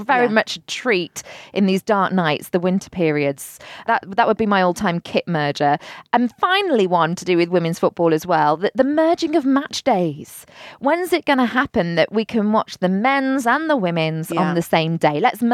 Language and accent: English; England, United Kingdom; Why am I doing this? I'm English.